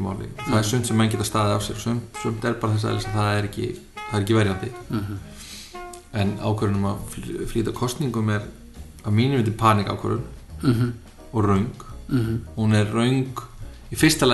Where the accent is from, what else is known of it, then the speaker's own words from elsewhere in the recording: Akranes, Western Region, Iceland; þegar ég var allast upp á Akranesi og í yngri flokkunum þar